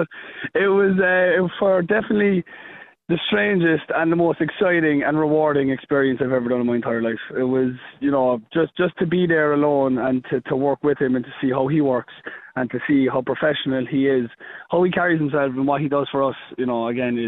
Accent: Ireland; just because we're all Irish, you know what I mean?

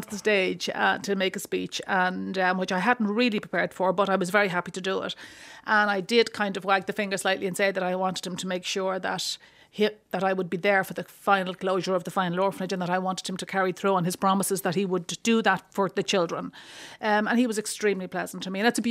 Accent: Ireland; And I'm Irish, blah, blah.

